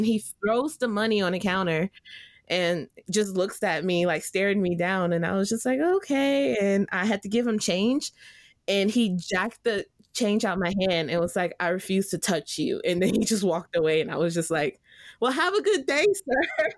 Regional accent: Louisiana, United States; So growing up in Southern Louisiana, where I was kind of sheltered from it

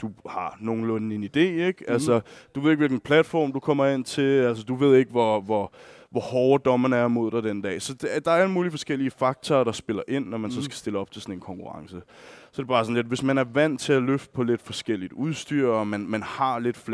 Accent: Glostrup, Capital Region of Denmark, Denmark; Jeg er normalt født og opvokset i Glostrup.

